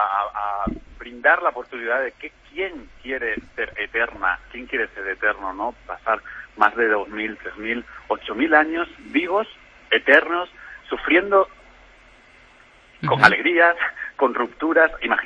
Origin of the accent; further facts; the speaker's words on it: Extremadura, Spain; he aceptado que soy afortunado desde que me parieron mis padres, mi tierra, Extremadura.